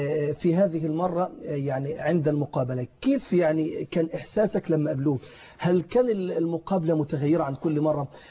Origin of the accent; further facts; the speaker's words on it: Egypt; عندنا في مصر